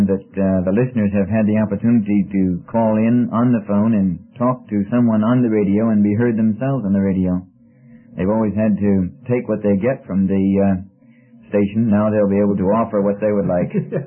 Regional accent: Wheaton, Illinois, United States; born there; I was born in around Wheaton, Illinois, 1938.

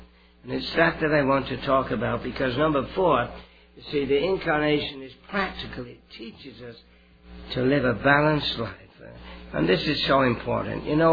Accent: England, United Kingdom; I was brought up in the Brethren Assemblies in England

